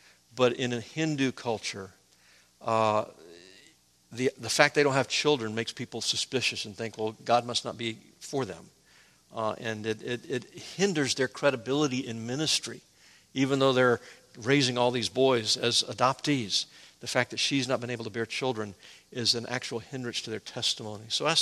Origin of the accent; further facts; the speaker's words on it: United States; But they had something different for me because I'm an American.